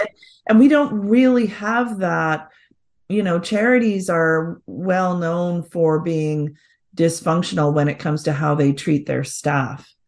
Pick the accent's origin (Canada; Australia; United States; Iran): Canada; I'm from Canada.